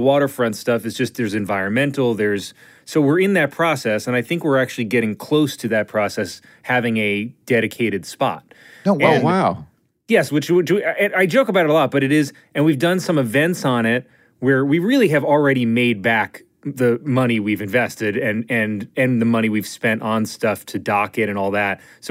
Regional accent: Staten Island, New York, United States; And then like I grew up in Staten Island, I went to this place, it was called the Great Hill Swim Club.

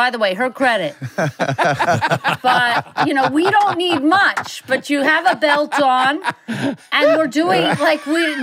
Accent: Montreal, Quebec, Canada; also born or lived in New York, United States; Well, I'm originally from New York, and then I grew up in Montreal, so you got the bio right, and both are true.

